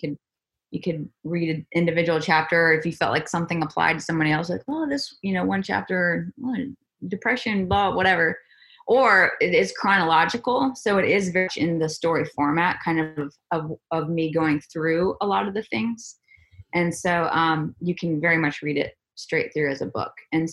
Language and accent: English; the South, United States; I was raised in the South and just best foot forward, smile on your face, like everything's fine, honey.